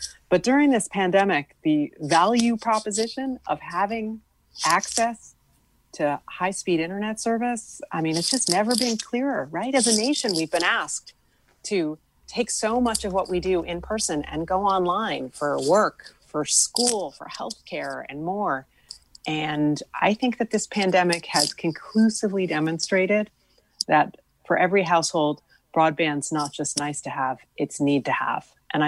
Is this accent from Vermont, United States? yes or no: no; West Hartford, Connecticut, United States; when I was growing up in West Hartford, if I needed to do my nightly schoolwork